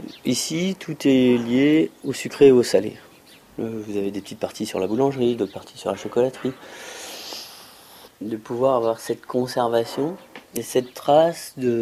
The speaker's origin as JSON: {"language": "French", "country": "France", "said": "Moi, je viens du Perche."}